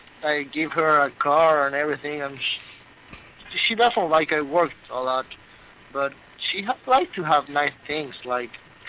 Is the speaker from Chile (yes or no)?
yes; Chile; English is a second language; I'm from South America, Chile.